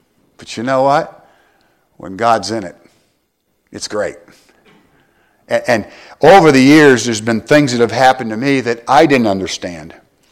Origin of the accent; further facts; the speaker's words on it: Michigan, United States; I'm from Michigan, but I learned that song down south